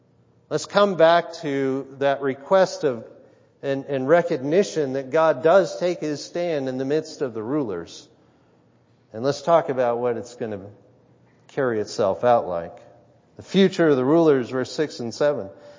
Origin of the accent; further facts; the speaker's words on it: California, United States; now in New Zealand; We have earthquakes in New Zealand, and I'm from California, so it's nothing terribly new to me.